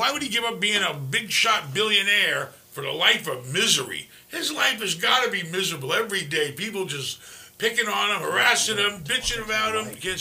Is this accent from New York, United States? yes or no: yes; New York, United States; I grew up in New York. I know all about his family.